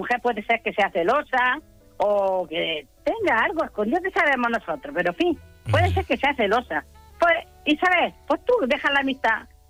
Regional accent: Granada, Andalusia, Spain; Pues soy de Granada.

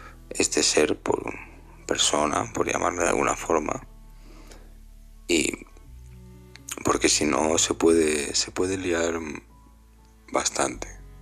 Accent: Alicante, Valencian Community, Spain; de Alicante. Pues esta noche se nos ha planteado un tema difícil.

